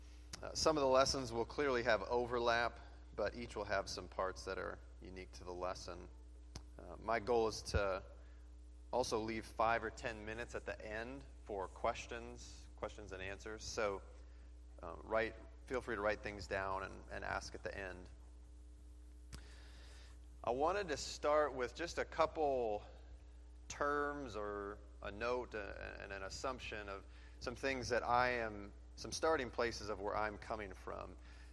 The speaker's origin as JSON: {"language": "English", "region": "Minnesota", "country": "United States", "tie": "born or raised there", "also_born_or_lived": "Wisconsin", "said": "I'm from Minnesota, born and raised here. I lived for a little while in Tennessee, pursuing music and some dreams down there. It was short-lived. I moved back to Minnesota, and then I moved out to Wisconsin, where I lived for about 7 years."}